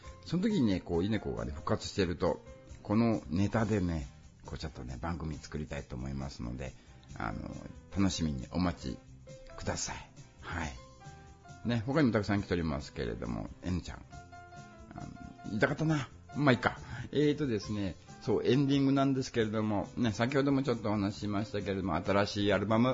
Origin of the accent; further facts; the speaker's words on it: Shikoku, Japan; born there; 私、四国の生まれなので、方言なんですね。